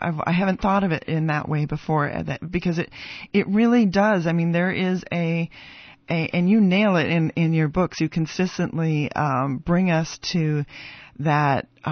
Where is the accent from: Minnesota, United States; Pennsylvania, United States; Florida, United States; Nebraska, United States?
Minnesota, United States; And so being a Minnesotan, it does make me wonder